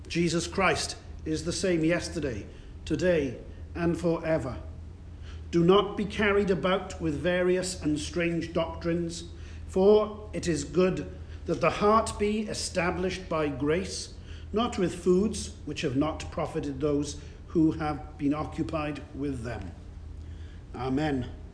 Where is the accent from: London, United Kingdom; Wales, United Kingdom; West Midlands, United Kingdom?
Wales, United Kingdom; Cardiff; You could go and look at the church I grew up in Cardiff in Wales.